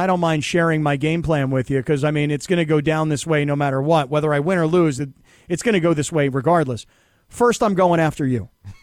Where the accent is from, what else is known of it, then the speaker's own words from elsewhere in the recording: California, United States; I'm a Cali dad. I'm from California.